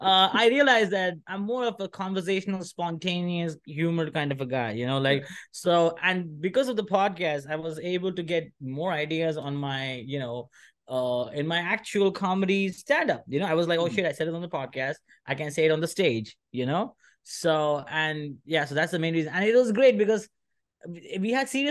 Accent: India; English is a second language; I'm an Indian, and we have more weird word than chancla.

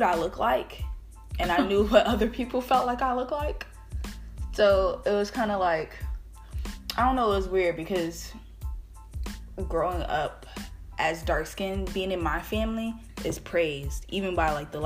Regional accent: West Orange, New Jersey, United States; I'm from West Orange.

